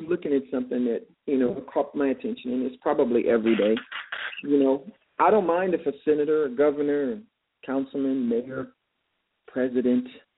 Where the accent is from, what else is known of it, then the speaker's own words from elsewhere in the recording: United States; I'm American. When I go to, if I go to France or Montreal or Mexico, they don't say, oh, there's a black guy. No. They go, oh, there's Americans.